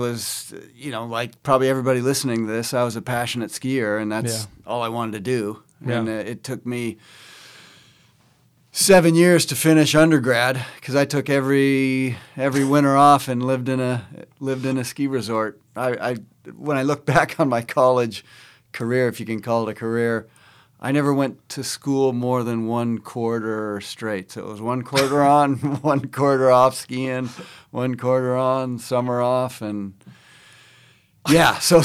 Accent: Seattle, Washington, United States; now in Ketchum, United States; I grew up in Seattle. I've been in Ketchum, Idaho for 25 years, so Sun Valley.

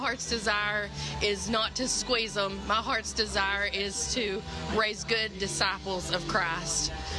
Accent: Texas, United States; now in Kansas City, United States; I live in Kansas City, but I'm from Texas.

